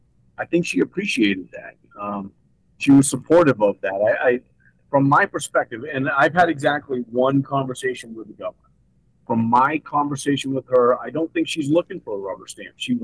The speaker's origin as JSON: {"language": "English", "town": "Portland", "region": "Maine", "country": "United States", "tie": "born or raised there", "also_born_or_lived": "Sioux Falls", "said": "I was born in Portland, Maine. I grew up in Portland, Maine."}